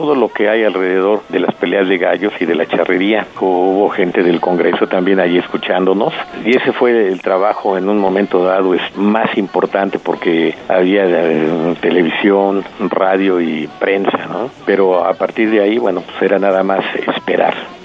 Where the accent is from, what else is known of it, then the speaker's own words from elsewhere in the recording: Mexico; Somos mexicanos, y la verdad que fuera del país a los mexicanos los ven como charros y como galleros.